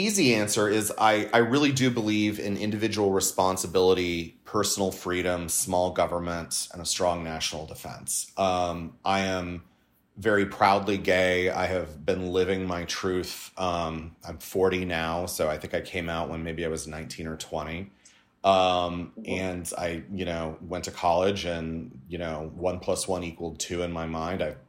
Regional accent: San Pedro, California, United States; now in Washington, United States; I'm a Californian. My residence is still home is San Pedro in the southern part of the city of L.A.

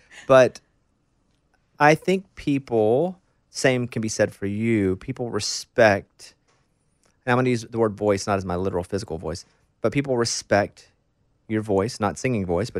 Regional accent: Arkansas, United States; I grew up in Arkansas, country to start with, but I've bounced all around

